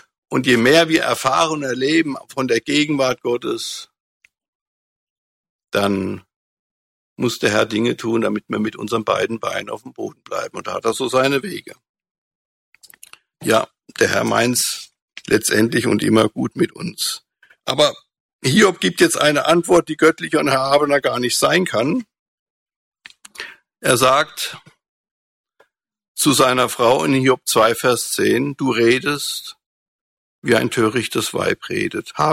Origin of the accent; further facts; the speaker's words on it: Frankfurt, Hesse, Germany; Ich komme auch aus Frankfurt.